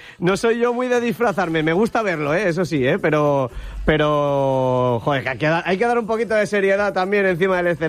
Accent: Valencian Community, Spain; yo soy de Ella, me pilla muy cerquita a Villena

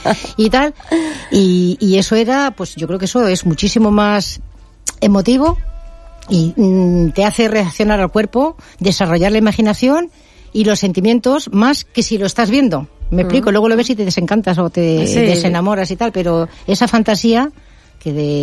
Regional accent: Castilla-La Mancha, Spain; Yo soy manchega, de Ciudad Real, de un pueblo súper famosísimo, que es donde vivió exiliado don Francisco de Quevedo y Villegas.

